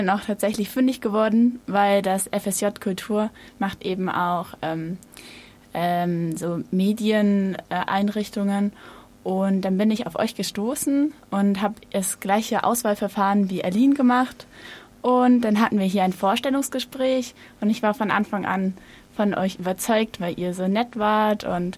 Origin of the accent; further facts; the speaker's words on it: Oettingen, Bavaria, Germany; Und ich bin aus Oettingen.